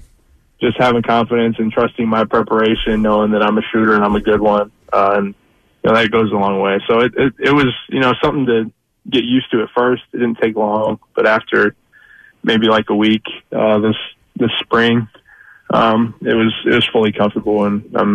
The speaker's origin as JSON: {"language": "English", "town": "Kansas City", "region": "Missouri", "country": "United States", "said": "Well, yeah. And for the record, I'm from Missouri."}